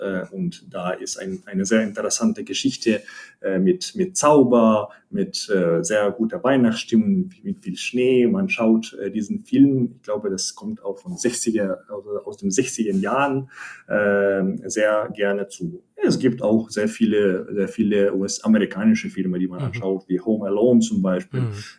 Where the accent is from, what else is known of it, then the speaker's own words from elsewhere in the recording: Western Ukraine, Ukraine; German is a second language; Die wohnen in der Westukraine, wo meine Heimatstadt ist.